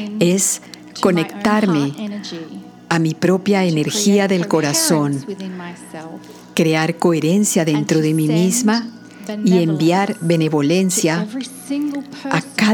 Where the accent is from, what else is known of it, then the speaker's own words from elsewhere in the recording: Canberra, Australian Capital Territory, Australia; por permitirme conectarme con mi tierra, con mi país. Yo crecí en Canberra, Australia.